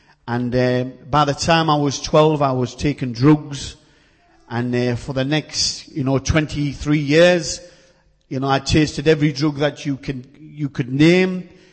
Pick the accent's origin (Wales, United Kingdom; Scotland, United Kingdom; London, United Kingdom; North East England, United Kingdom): North East England, United Kingdom; Middlesbrough; I'm from Middlesbrough.